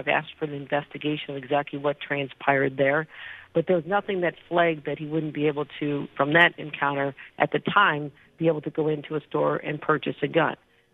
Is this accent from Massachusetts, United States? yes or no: no; New York, United States; I'm from Western New York, and a lot of my friends and others participate in this.